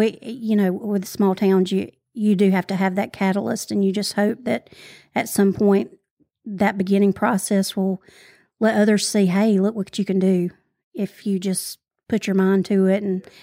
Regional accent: Hawkinsville, Georgia, United States; No, I grew up in Hawkinsville.

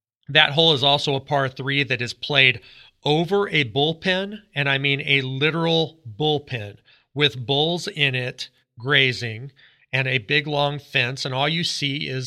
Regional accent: United States; You know, I'm an American. My preference is probably abandoned dunes.

